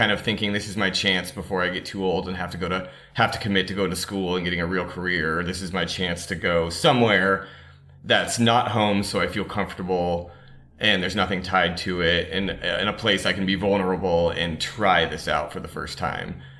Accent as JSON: {"language": "English", "town": "Los Angeles", "region": "California", "country": "United States", "tie": "born or raised there", "said": "Yeah, I mean, it was pretty wild for me growing up in Los Angeles."}